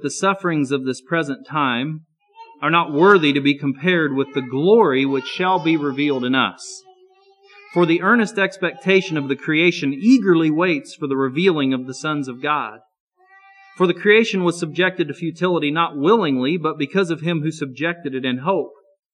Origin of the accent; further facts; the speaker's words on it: Indiana, United States; I read and heard quite a bit this week about the passage of a religious freedom law in my home state of Indiana.